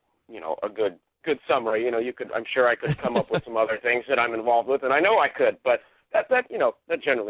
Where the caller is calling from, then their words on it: St. Louis, Missouri, United States; I'm actually calling from St. Louis.